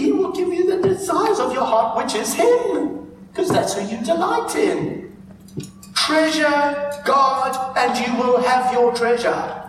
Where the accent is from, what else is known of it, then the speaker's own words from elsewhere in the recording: South Africa; now in Australia; I'm a South African, so I didn't know this happened.